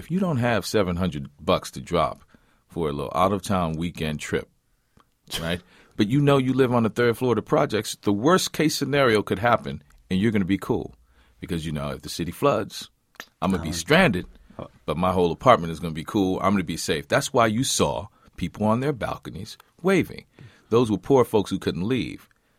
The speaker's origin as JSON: {"language": "English", "town": "New Orleans", "region": "Louisiana", "country": "United States", "tie": "born or raised there", "said": "Because this is the thing I learned growing up in New Orleans."}